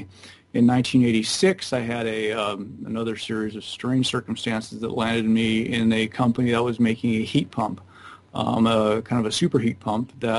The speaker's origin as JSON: {"language": "English", "town": "Ventura", "region": "California", "country": "United States", "tie": "born or raised there", "said": "we ended up in my hometown of Ventura, California"}